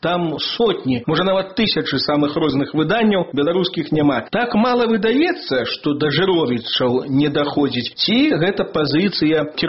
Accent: Dziarečyn, Grodno Region, Belarus; ў маім родным мястэчку Дзярэчын на Зэльвіншчыне

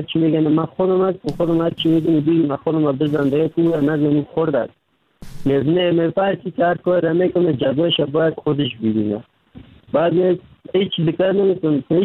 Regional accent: Kabul, Afghanistan; now in Turkey; از افغانستان 3 سال میشه رکن سیدنم ترکیه هستم. اما از افغانستان آمدم، طرف پاکستان آوردم، آمدم از کابل آمدم

